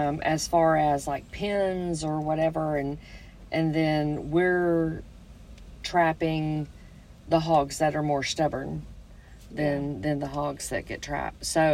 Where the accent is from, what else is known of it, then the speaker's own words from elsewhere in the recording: Arkansas, United States; Well, we're from Arkansas.